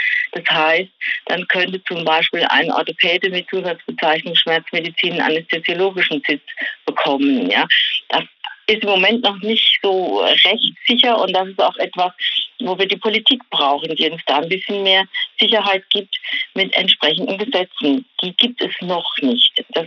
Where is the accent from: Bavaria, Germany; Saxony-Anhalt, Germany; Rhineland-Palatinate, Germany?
Rhineland-Palatinate, Germany; ich komme ja aus Rheinland-Pfalz, wir sind ein Flächenland und ich habe die Praxis an der französischen Grenze.